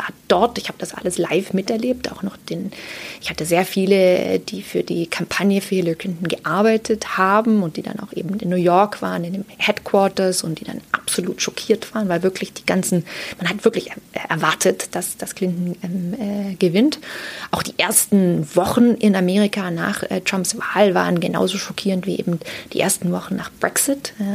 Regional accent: Germany; als Deutsche

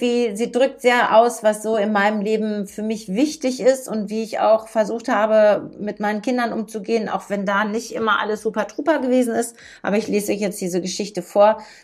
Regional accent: Dortmund, North Rhine-Westphalia, Germany; moved away as an adult; Ich bin 1964 in Dortmund im Ruhrgebiet auf die Welt gekommen und darauf war ich immer stolz. Ich bin ein Kind des Ruhrgebiets. Mein Herz schlägt auch nach wie vor dafür. Mittlerweile wohne ich aber schon seit 17 Jahren in Niedersachsen.

